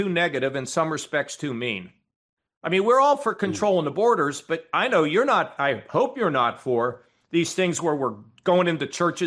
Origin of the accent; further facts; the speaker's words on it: United States; Stephen, I'm an American.